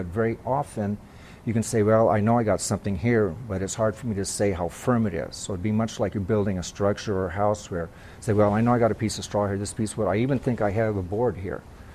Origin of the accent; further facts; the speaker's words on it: Houston, Texas, United States; If I go back home, I go to Houston, because Houston's my home. I was born here in Texas, so if I go back home, that's where I go back home.